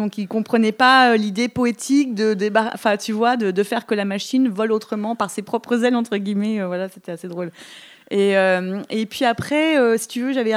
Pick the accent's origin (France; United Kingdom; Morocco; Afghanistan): France; Grand Est; also born or lived in Paris / San Francisco / New York; Je viens de Lorraine. J'ai fait mes études à Paris et à San Francisco. J'ai vécu une petite vingtaine d'années à New York